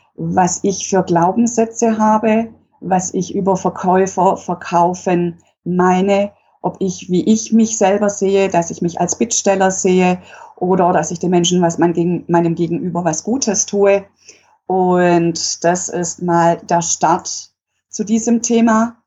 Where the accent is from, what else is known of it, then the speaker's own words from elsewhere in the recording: Stuttgart, Baden-Württemberg, Germany; geboren, aufgewachsen in Stuttgart und nach dem Studium der Sportökonomie wieder zurückgekommen